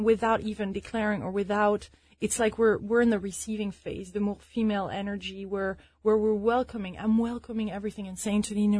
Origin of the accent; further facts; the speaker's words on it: France; English is a second language; now in London, United Kingdom; In 2009, actually, I decided to move back to London. I'm originally from France.